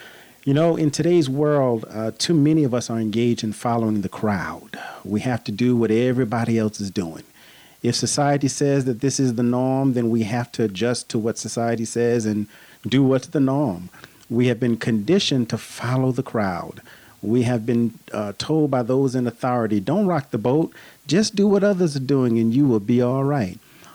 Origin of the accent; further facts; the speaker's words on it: New York City, New York, United States; As a young man growing up in the East New York, Brownsville section of Brooklyn, New York, in Lewis H. Pinkhouse's